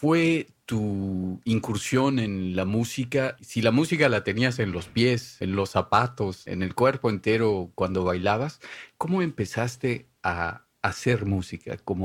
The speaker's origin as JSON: {"language": "Spanish", "country": "Mexico", "said": "Yo me preguntaba si es La Llorona, que yo conozco como mexicano"}